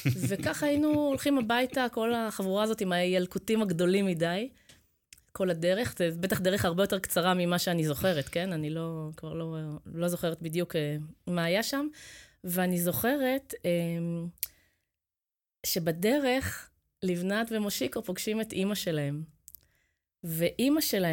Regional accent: Holon, Tel Aviv District, Israel; כשהייתי ילדה, גרנו בחולון, בתקופת בית הספר היסודי שלי

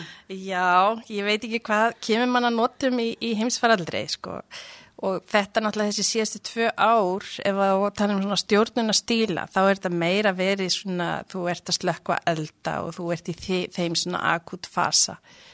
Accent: Akureyri, Northeastern Region, Iceland; also born or lived in Hella; Já, ég sem sagt ólst upp að 5 ára aldri á Hellu á Rangárvallasýslu. Og eftir það flytti ég sagt, til Akureyrar og var þar barn og unglingur og klára þar hjúkurinn líka.

